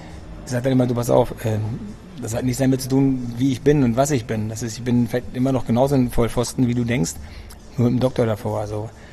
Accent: Greece; ich bin Grieche, meine Eltern kommen aus Griechenland

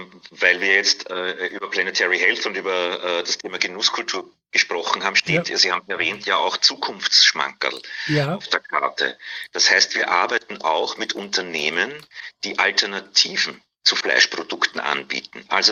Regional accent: Vienna, Austria; born or raised there; accent: Austrian

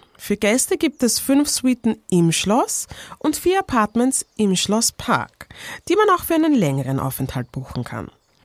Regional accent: Vienna, Austria; born there; Autorin, Podcasterin, Influencerin. Geboren in Wien und eigentlich Großstadtmensch.

